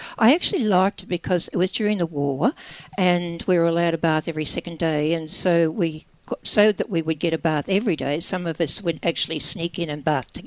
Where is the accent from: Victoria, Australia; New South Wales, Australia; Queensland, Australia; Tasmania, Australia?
Victoria, Australia; St Kilda; born there; I was born in St Kilda. And when I was about 11, we had to move to the country